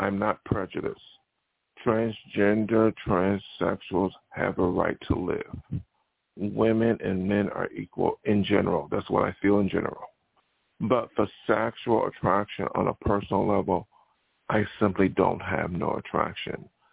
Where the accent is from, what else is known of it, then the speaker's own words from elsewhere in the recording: Buffalo, New York, United States; now in California, United States; So when I came to California from New York, which is very open-minded, New York State, not New York City, but Buffalo, and then come out here